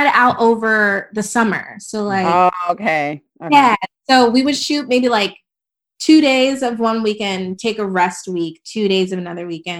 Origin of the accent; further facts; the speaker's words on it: Georgia, United States; now in New York, United States; Cause like I said, I grew up in Georgia. So when I got to New York, I really didn't know many people.